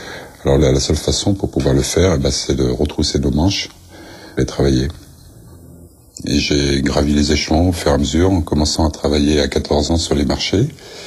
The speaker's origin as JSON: {"language": "French", "town": "L'Haÿ-les-Roses", "region": "Île-de-France", "country": "France", "tie": "born or raised there", "said": "Je suis né à Fontenay-aux-Roses dans le 92, mais j'ai grandi à L'Haÿ-les-Roses dans le 94. J'ai grandi au milieu d'une cité, dans un HLM, un F3."}